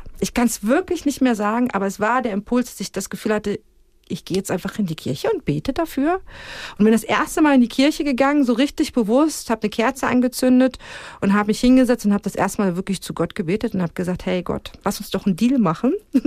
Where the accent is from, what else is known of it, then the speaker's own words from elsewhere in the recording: Germany; now in Switzerland; auch das erste Mal in meinem Leben Rassismus hier in der Schweiz erlebt. Das habe ich vorher nie erlebt, als Deutsche natürlich.